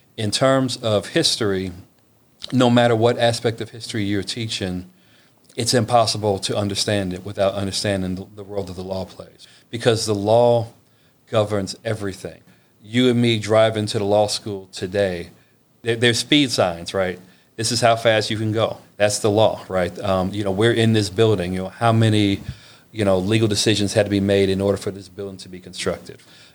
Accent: Tuskegee, Alabama, United States; And my grandmother was an alum of Tuskegee University and was on the alumni board. So I grew up on that campus in a sense.

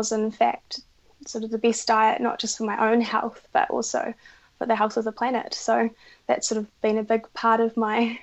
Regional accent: Whangarei, Northland, New Zealand; So I guess I grew up up in Whangarei, which is about 3 hours north of Auckland here.

